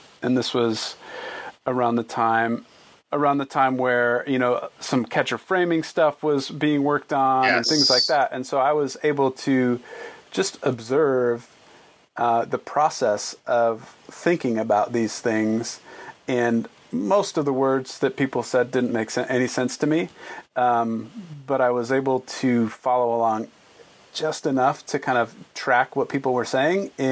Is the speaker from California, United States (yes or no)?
no; Michigan, United States; now in Chicago, United States; But I moved from Michigan, so I was a Tigers fan growing up, and then I moved to Chicago